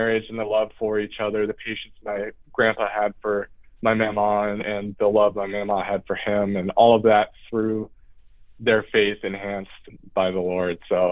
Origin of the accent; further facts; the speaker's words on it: Woodbury, Minnesota, United States; now in Rogers, United States; So I was born and raised in Woodbury, Minnesota.